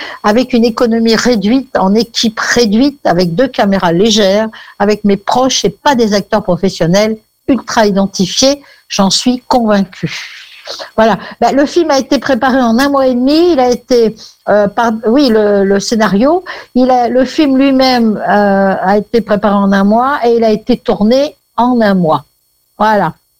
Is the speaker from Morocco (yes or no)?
yes; Morocco; J'ai grandi au Maroc, il y a toujours eu des synagogues, des églises et des mosquées dans le paysage. On vivait ensemble, juifs, chrétiens et musulmans.